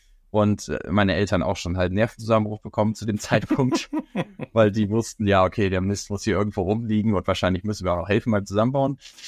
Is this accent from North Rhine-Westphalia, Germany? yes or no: no; Hamburg, Germany; Ich komme aus Hamburg. Ich bin 22 Jahre alt.